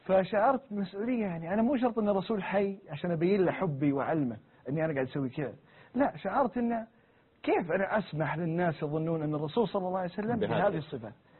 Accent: Saudi Arabia; قالت أنت من وين؟ قلت من السعودية.

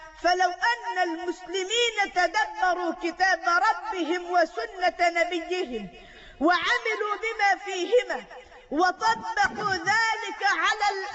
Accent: Egypt

